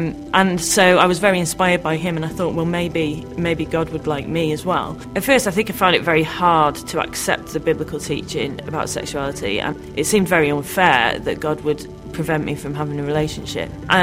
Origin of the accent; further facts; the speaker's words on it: Manchester, North West England, United Kingdom; now in Newcastle, United Kingdom; I grew up in Manchester and I did a degree at University College London. I now live in Newcastle.